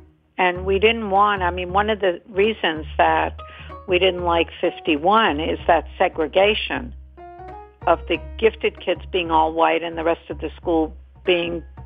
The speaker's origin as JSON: {"language": "English", "town": "Montreal", "region": "Quebec", "country": "Canada", "tie": "born or raised there", "also_born_or_lived": "Hungary / Vienna, Austria", "moved": "yes", "lives_now": "Brooklyn, United States", "said": "I was born in Hungary, and then I lived in Vienna, and I grew up in Montreal, and I live in Brooklyn for the last 46 years."}